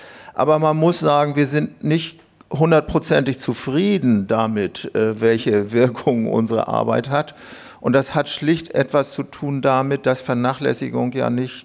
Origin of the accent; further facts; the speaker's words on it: Hamburg, Germany; hauptsächlich an der Universität Hamburg. Das ist meine Heimatstadt.